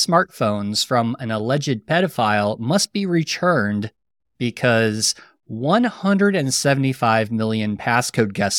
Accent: Ohio, United States; So Ohio is my home state

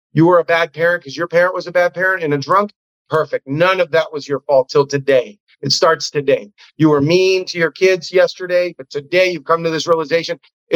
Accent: Cuba; moved away; And it's the shirt that I wore on the boat when I came from Cuba. It's the only thing I have from Cuba.

